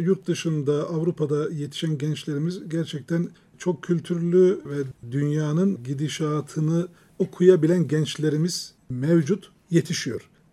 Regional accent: Germany; benim ailem Almanya'da bir göçmen aileydi. Babam işçiydi Almanya'da. Çocukluğum orada geçti. İlkokulu orada okudum.

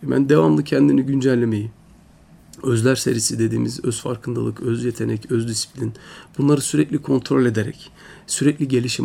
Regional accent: Istanbul, Turkey; also born or lived in France; Orada da tabii ben dünyaya geliyorum. Ardından 4 yaşındayken İstanbul'a dönüyoruz. İlk öğretim İstanbul'da, ondan sonra da Ankara'da ortaokul, lise, üniversite ve yüksek lisans eğitimlerinin tamamını hala da Ankara'mızda yaşıyoruz.

